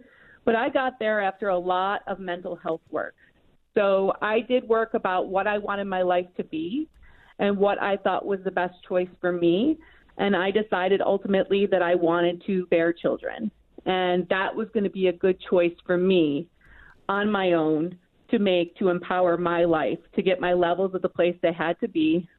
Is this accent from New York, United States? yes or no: yes; Rochester, New York, United States; I grew up in Rochester, lifelong Rochester resident.